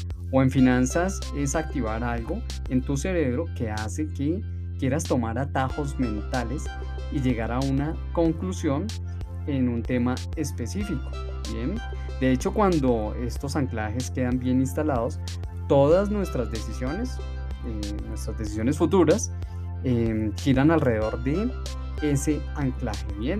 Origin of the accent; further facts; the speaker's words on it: Colombia; Si le preguntas en mi país, acá en Colombia, a una persona promedio